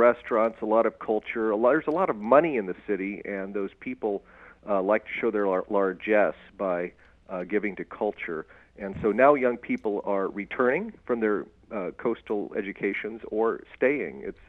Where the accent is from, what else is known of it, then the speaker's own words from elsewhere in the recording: Omaha, Nebraska, United States; I'm from Omaha, and those previous three films were shot in Omaha.